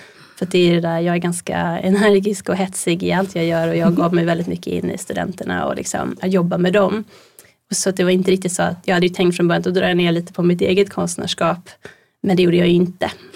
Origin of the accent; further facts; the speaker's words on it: Stockholm, Stockholm County, Sweden; now in Gothenburg, Sweden; jag är från Stockholm, bor i Göteborg egentligen.